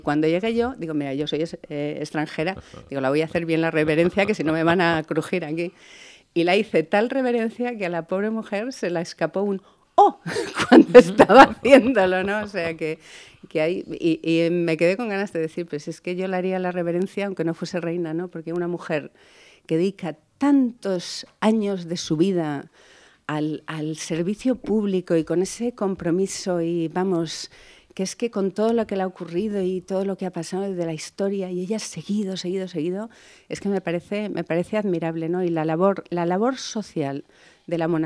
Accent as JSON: {"language": "Spanish", "town": "Olmedo", "region": "Castile and León", "country": "Spain", "tie": "born or raised there", "said": "cuando estaba en mi pueblo, en Olmedo"}